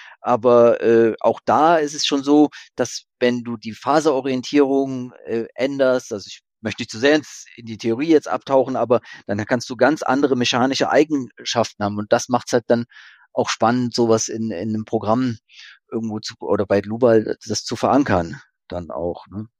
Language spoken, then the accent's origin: German; Rhineland-Palatinate, Germany; schon 1936 hat mein Urgroßvater eine Schreinerei bei uns zu Hause im Westerwald gegründet